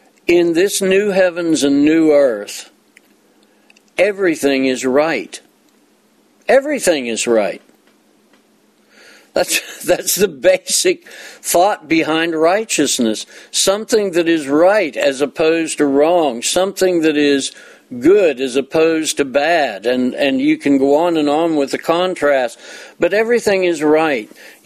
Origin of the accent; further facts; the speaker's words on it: United States; born there; I'm an American. I was born here, and I'm so thankful.